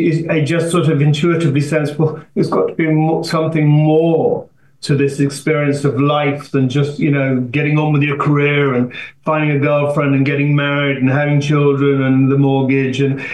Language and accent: English; England, United Kingdom; born there; I was born in England in 1958.